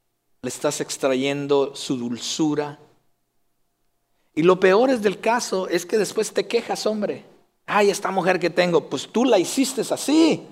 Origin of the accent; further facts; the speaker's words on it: Jalisco, Mexico; Yo soy de Jalisco y decimos que en Jalisco somos los meros, meros.